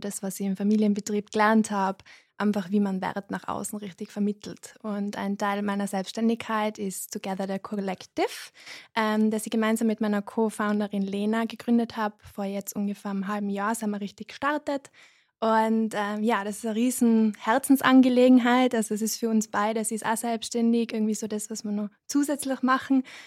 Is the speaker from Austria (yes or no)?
yes; Innsbruck, Tyrol, Austria; ich bin 29, ich komme aus Innsbruck und wohne auch immer noch in Innsbruck. Ich komme ursprünglich aus einem Familienbetrieb, wir haben Konditoreien und Eisdielen im Raum Innsbruck